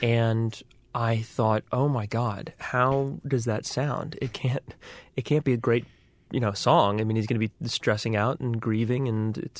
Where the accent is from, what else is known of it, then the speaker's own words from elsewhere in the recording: New Orleans, Louisiana, United States; I'm from New Orleans, and yeah. So I grew up with people that spoke like that, but I don't have one.